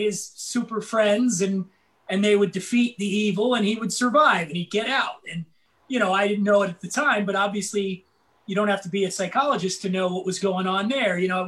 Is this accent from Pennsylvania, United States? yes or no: yes; Philadelphia, Pennsylvania, United States; I grew up poor in Philly. We were poor.